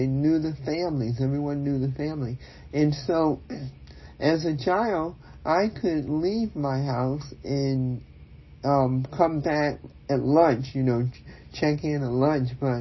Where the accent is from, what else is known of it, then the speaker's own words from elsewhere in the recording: Virginia, United States; And like I said, when I grew up in Virginia